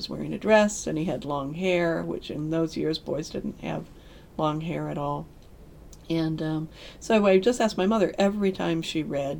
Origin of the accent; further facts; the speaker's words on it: Des Moines, Iowa, United States; I grew up in Des Moines, Iowa, and I was born in 1956